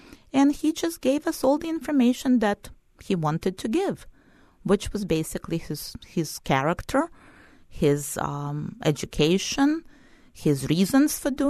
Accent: Kyiv, Ukraine; because I'm from Kyiv.

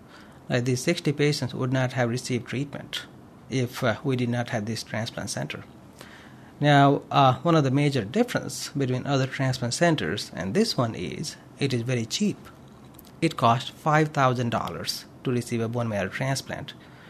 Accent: Nepal; now in United States; By U.S. standards, we were very poor. But by Nepal standards, I belong to a middle-class family.

